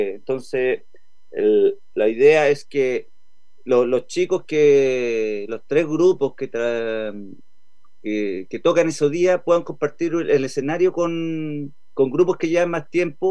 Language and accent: Spanish; Puente Alto, Santiago Metropolitan, Chile; Yo trabajaba acá en el centro, yo soy de Puente Alto, en el centro bibliotecario de Puente Alto